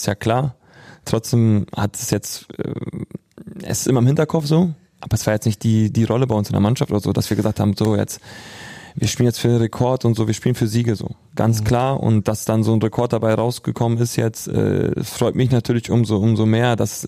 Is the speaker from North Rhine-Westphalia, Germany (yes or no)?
yes; North Rhine-Westphalia, Germany; Wir kommen aus dem Ruhrpott, ne, oder?